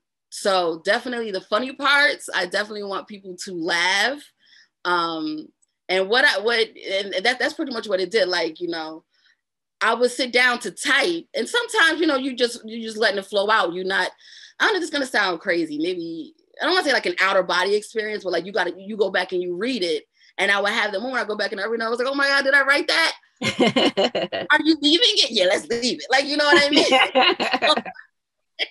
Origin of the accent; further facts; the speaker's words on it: Paterson, New Jersey, United States; Like, I'm from Paterson, but you know, I got the family members, the male family members, and I pretty you know, my great home, great parents.